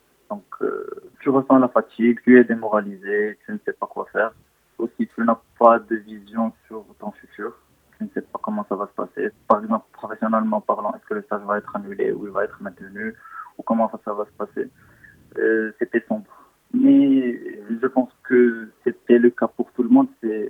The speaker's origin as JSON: {"language": "French", "country": "Morocco", "said": "je suis marocain et j'ai 23 ans."}